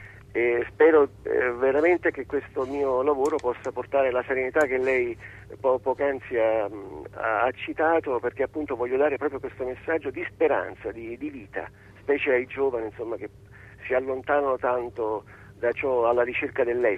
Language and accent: Italian; Pozzuoli, Campania, Italy; born there; now in Assisi, Italy; Io sono vivo ad Assisi, anche se sono nato a Pozzuoli, nell'area Flegrea, ma da 16 anni vivo ad Assisi